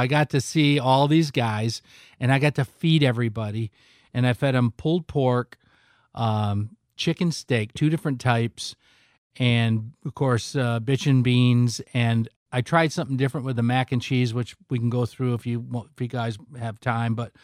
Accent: Reed City, Michigan, United States; I catered my friend's son's wedding up in my hometown of Reed City.

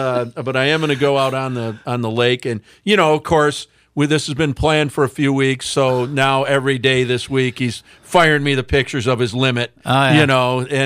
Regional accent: Grand Rapids, Michigan, United States; met a guy from Michigan there that lives about 40 miles, 50 miles from me up in White Cloud, and I'm from the Grand Rapids area.

